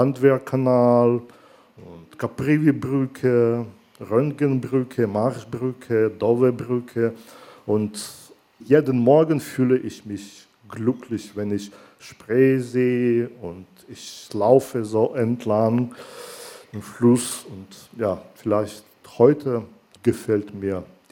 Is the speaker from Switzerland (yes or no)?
no; Minsk, Belarus; now in Berlin, Germany; Ja, meine Heimatstadt Minsk und Berlin, sie sind wirklich ähnlich.